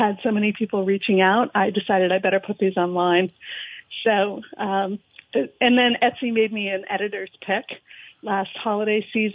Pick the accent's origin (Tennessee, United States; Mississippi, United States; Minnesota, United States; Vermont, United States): Vermont, United States; Lindenville; also born or lived in St. Johnsbury; I am. I'm born and raised in Lindenville. But my father and mother moved up here from New Jersey in the 60s. But I was born in St. Johnsbury. So I guess that makes me a Vermonter, right?